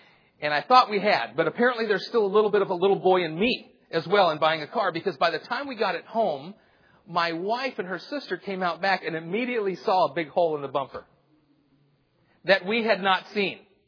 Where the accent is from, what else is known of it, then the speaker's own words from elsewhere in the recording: Michigan, United States; Now, I'm from Michigan, and so we were watching the Tigers, but apparently they weren't watching the ball.